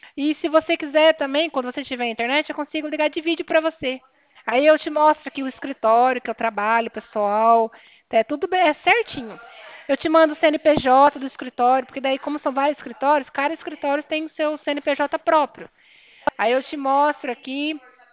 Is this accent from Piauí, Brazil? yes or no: no; Cornélio Procópio, Paraná, Brazil; Isso, eu sou de Cornélio Procópio.